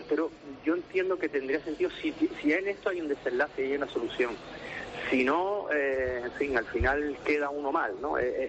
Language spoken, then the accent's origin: Spanish; Canary Islands, Spain; parece que somos los canarios los que estamos hablando